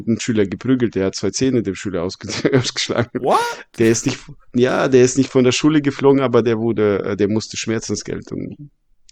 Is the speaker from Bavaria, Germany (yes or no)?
no; Emden, Lower Saxony, Germany; Mein Gott, wir kommen aus Emden.